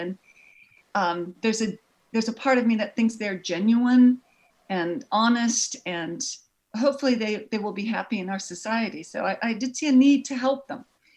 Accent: Pasadena, California, United States; Oh, I grew up in Pasadena. Pasadena, California.

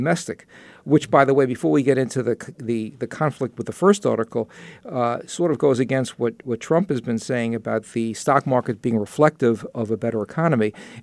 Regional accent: New York, United States; accent: New York; Well, A is a very, for a New Yorker, A is very difficult

